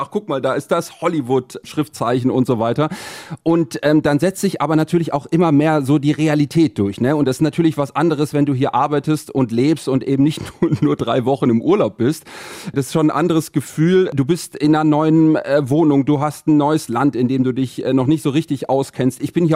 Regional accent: Stuttgart, Baden-Württemberg, Germany; now in San Francisco, United States; Ich komme aus Stuttgart ursprünglich

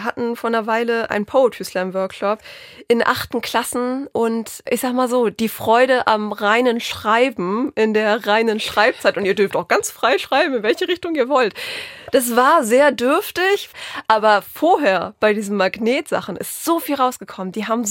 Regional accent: Northern Germany, Germany; ich komme aus dem Norden

